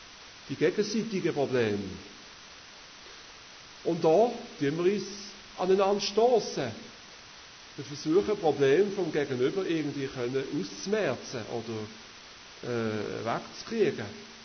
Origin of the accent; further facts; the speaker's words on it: Switzerland; Und bei uns in der Schweiz ist es ja gerade umgekehrt.